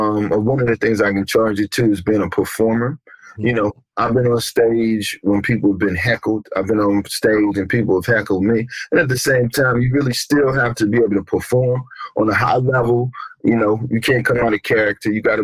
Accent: Ferguson, Missouri, United States; Again, growing up in Ferguson, that all of that has me semi-sensitive on what can happen

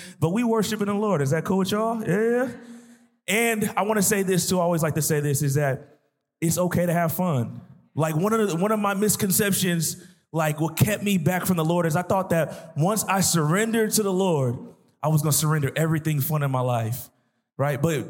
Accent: California, United States; now in Sacramento, United States; I come from the Bay Area, but we live in Sacramento.

